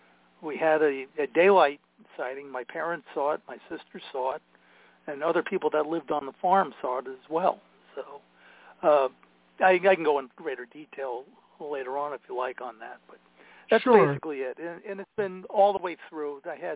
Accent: Pennsylvania, United States; born there; I was born in Pennsylvania. My father was from Pennsylvania, and my mom was from Elizabeth, New Jersey.

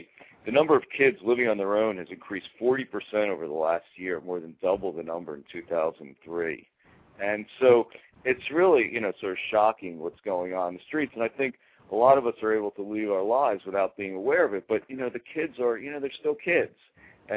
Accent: Philadelphia, Pennsylvania, United States; I was a kid, and I grew up in Philadelphia, so I was sort of aware of it

